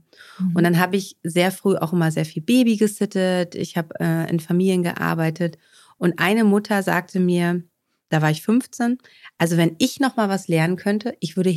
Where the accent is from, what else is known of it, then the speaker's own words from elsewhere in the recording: Stendal, Saxony-Anhalt, Germany; born there; now in Bad Segeberg, Germany; Also geboren bin ich aber in Stendal, also noch in der DDR.